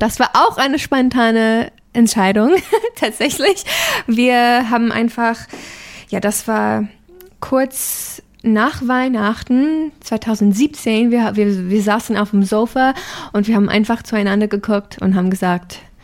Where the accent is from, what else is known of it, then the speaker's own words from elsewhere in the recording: United States; German is a second language; now in Germany; Und ja, ich bin eine Amerikanerin. Ich wohne jetzt seit fast 9 Jahren hier in Deutschland. Und ich habe ganz langsam die Sprache mit deutschen Schlager gelernt.